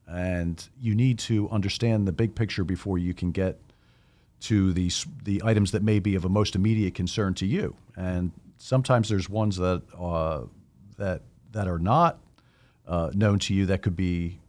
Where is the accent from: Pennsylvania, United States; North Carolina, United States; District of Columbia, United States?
Pennsylvania, United States; Philadelphia; So I was born in Philadelphia